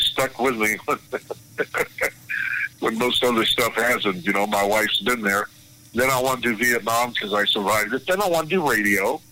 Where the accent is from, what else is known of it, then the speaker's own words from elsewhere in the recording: Roswell, New Mexico, United States; Roswell, New Mexico, my hometown